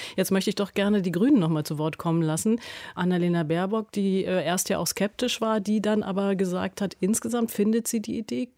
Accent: Munich, Bavaria, Germany; now in Berlin, Germany; Also ich komme aus München, lebe jetzt hier in Berlin

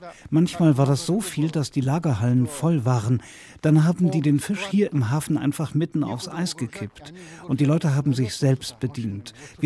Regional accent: Kyzylorda Region, Kazakhstan; Das ist ja unsere Heimat hier und wir sind am Ufer des Aralsees aufgewachsen.

